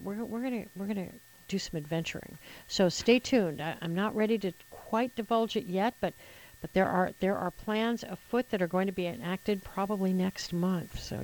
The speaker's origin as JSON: {"language": "English", "country": "Puerto Rico", "tie": "born or raised there", "said": "I grew up in Puerto Rico, and there's no way I'm drinking bad coffee."}